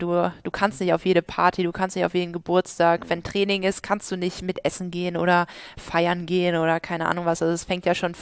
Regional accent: Buxtehude, Lower Saxony, Germany; ich bin in Buxte geboren, bin da zur Schule gegangen oder Kindergarten, Schule, alles durchlaufen.

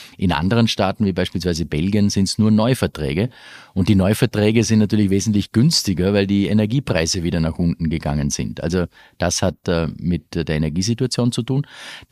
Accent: Vorarlberg, Austria; selbstverständlich als Westösterreicher, als Vorarlberger, ist Skifahren im Winter auch ganz oben.

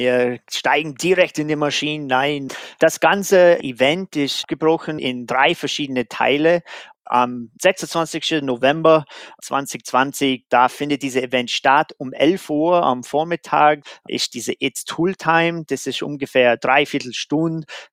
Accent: United States; German is a second language; heißt in Amerika, da wo ich herkomme

